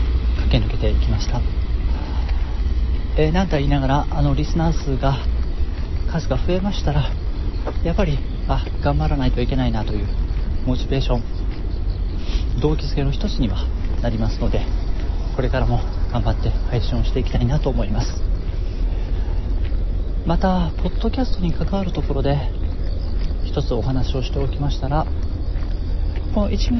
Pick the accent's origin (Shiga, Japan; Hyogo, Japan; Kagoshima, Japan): Shiga, Japan; 私の実家のあります滋賀県の最寄りの駅まで到着したわけなんですが、